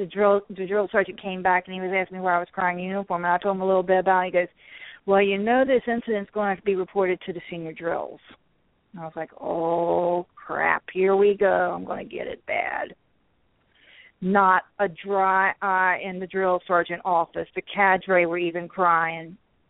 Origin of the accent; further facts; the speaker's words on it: the South, United States; accent: southern; because of my southern accent, was